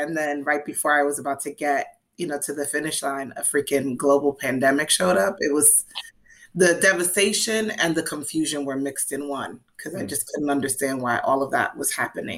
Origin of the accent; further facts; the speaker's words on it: New York City, New York, United States; look, I'm a New Yorker, so I'm just like, pessimism is in my, you know, blood